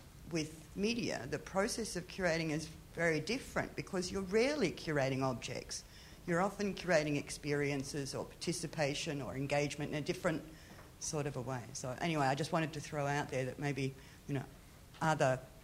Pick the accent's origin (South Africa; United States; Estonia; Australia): Australia; from my accent, I'm Australian